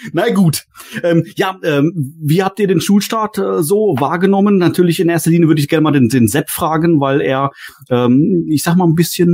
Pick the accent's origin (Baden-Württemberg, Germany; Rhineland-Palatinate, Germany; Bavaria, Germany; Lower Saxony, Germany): Lower Saxony, Germany; Ich komme selber ja auch aus Norddeutschland, zwar nicht ganz so nördlich wie der Gordon